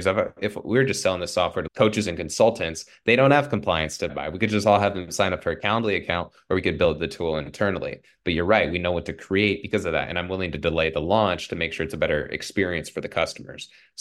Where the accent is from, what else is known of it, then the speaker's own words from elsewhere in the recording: Cedar Rapids, Iowa, United States; So I'm from Cedar Rapids, Iowa.